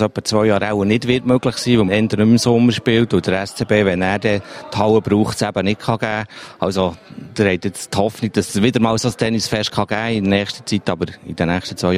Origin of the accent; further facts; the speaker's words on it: Bern, Switzerland; Das frage ich mich immer als Berner.